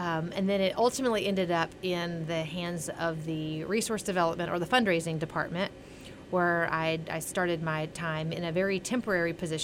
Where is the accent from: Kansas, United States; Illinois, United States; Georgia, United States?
Georgia, United States; Atlanta; from Atlanta, actually born and raised, one of the few really born and raised in Atlanta